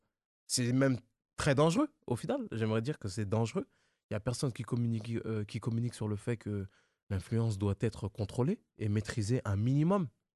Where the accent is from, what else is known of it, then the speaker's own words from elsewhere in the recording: France; je suis français, mais aussi d'origine sénégalaise, pourquoi, et je dis bien pourquoi, je n'utiliserai pas mon accent?